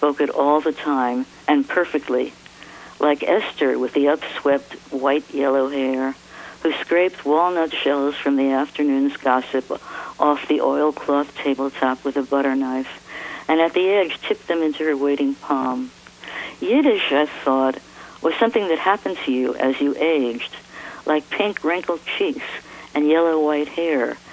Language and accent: English; Brooklyn, New York, United States; my background is East European Jews, and that's what I grew up with in Brooklyn.